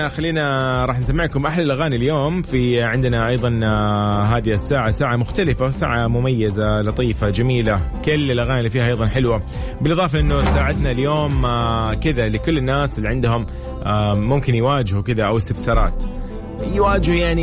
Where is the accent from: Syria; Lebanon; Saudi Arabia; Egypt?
Saudi Arabia; أوكي في أماكن عندنا في السعودية فيها ثلج